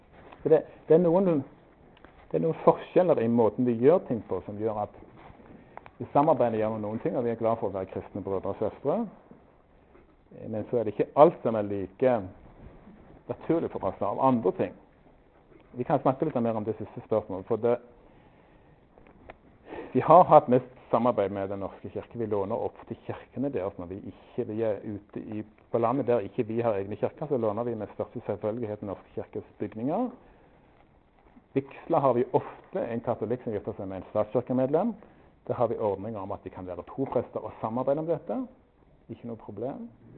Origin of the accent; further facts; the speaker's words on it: Rogaland, Norway; jeg er jærbu, det er min unnskyldning.